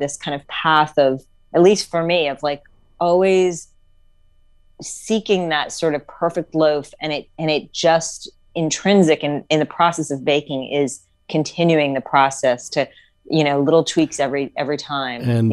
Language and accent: English; South Miami, Florida, United States; I grew up in South Miami when the Wholesome Bread Factory was in downtown South Miami.